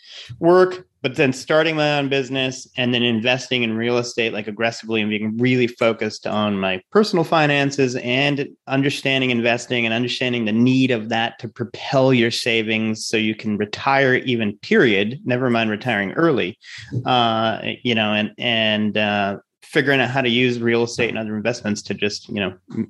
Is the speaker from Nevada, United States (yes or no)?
no; Rhode Island, United States; Because I'm from Rhode Island, so big store in Rhode Island.